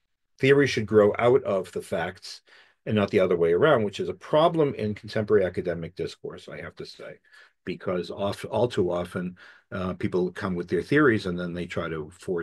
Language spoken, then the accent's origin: English; Boston, Massachusetts, United States; First of all, I grew up in Boston, and you can't really grow up in Boston without having a very strong sense of history